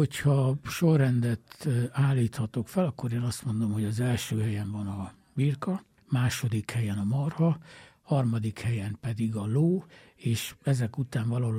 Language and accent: Hungarian; Hungary; magyarok vagyunk